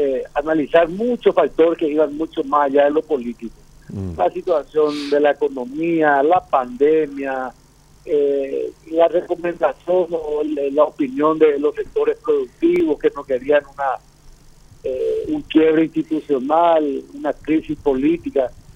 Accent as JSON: {"language": "Spanish", "country": "Paraguay", "said": "Yo tengo toda la ilusión como ciudadano paraguayo"}